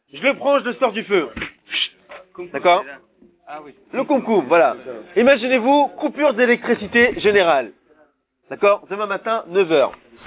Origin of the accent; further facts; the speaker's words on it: Paris, Île-de-France, France; born there; C'est mes ancêtres, les Ashkenaz. Moi, je suis né à Paris, moi.